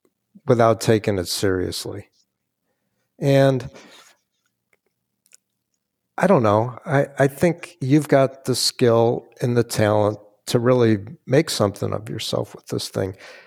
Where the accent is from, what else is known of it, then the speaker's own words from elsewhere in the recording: Chicago, Illinois, United States; So I'm from Chicago, and a man who has since passed away ran a firm that I knew about